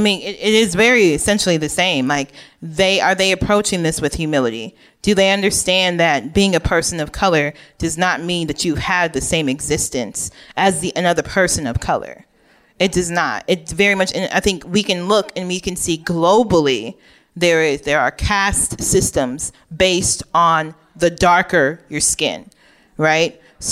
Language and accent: English; Oak Park, Illinois, United States; I mentioned before that I grew up in Oak Park, which is like, I don't know, middle class, upper middle class neighborhood outside of Chicago.